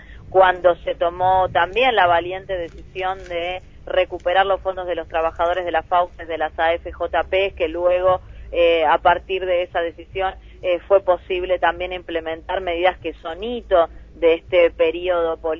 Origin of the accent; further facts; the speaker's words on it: Argentina; que nosotros hemos padecido como argentinos en carne propia.